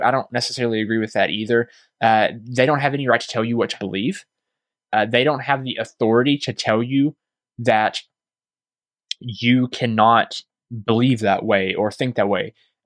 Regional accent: Arkansas, United States; I'm talking about my home state in Arkansas.

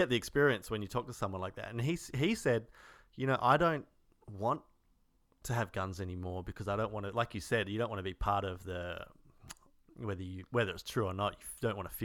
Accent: Australia; moved away; being an Australian and living here

